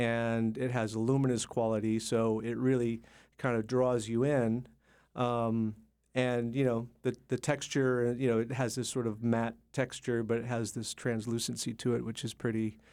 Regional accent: Seattle, Washington, United States; brought the whole family down to Seattle. And then that's where we ended up growing up in Seattle.

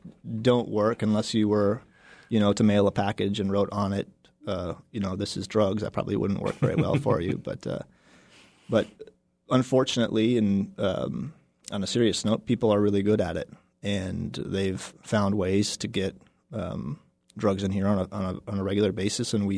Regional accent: Juneau, Alaska, United States; Yeah, I grew up here. I was born and raised in Juneau.

